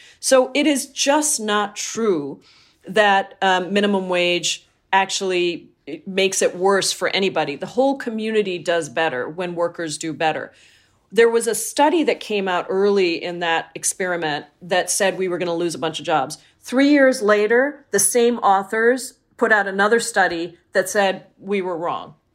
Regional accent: Washington, United States; I'm, of course, proud that I come from Washington State.

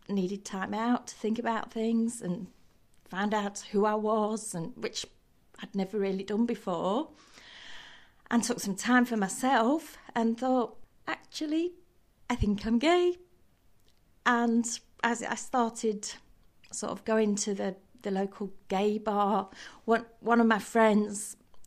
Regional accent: Lincoln, East Midlands, United Kingdom; also born or lived in Australia; I've been born and bred in Lincoln, although shortly after I was born, we emigrated to Australia for almost 3 years and then came back here to sunny old England. I've gone to school here, grown up here, and never really moved away apart from that.

